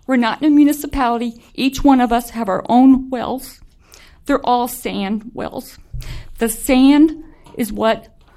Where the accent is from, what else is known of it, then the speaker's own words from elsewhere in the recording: Saratoga Township, Minnesota, United States; from Saratoga Township. I wore sandals today in October in Minnesota.